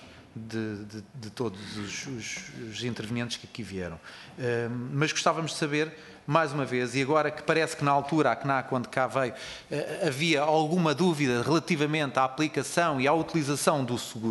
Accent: Portugal; eu na zona, por exemplo, de onde venho, que é ali no Vale do Tejo, na Lesíria do Tejo

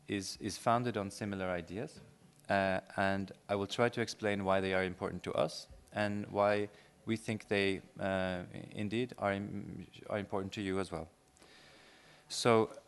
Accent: Norway; English is a second language; I'm Norwegian, so this is also not my my mother tongue

